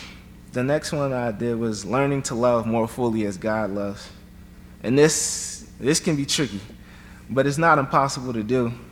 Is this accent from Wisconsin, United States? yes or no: no; Philadelphia, Pennsylvania, United States; I grew up in Philadelphia with both my parents, who came from Liberia and later became citizens.